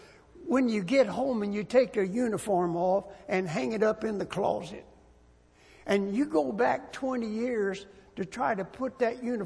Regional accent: United States; born there; I don't know about you, but I thank God I was born in America.

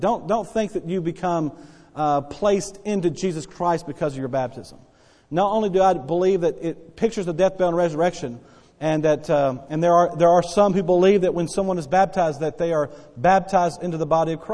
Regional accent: United States; born there; I was born and privileged to be born an American. And because I'm an American and born in America

